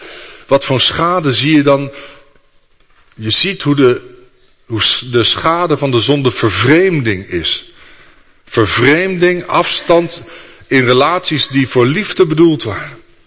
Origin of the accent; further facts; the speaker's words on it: Netherlands; Hoogmoed is misschien wat moeilijker, dat verstoppen wij als Nederlanders. Ik krijg wel eens het idee dat we als Nederlanders onszelf niet omhoog werken, want Nederlanders willen gewoon blijven